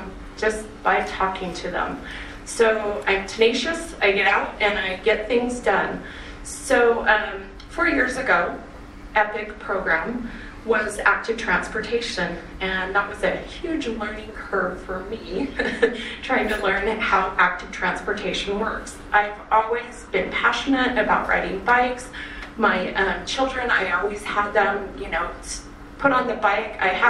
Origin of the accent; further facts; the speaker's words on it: Draper, Utah, United States; also born or lived in Cache County; I'm a native Utahan. I was born in Cache County. I was a teenager in Draper City, and my husband and I moved out to Stansberry Park